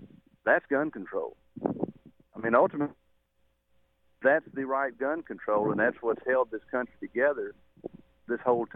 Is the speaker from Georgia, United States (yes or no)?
no; Louisiana, United States; I appreciate it, and I love getting to speak with you, fellow Louisiana man.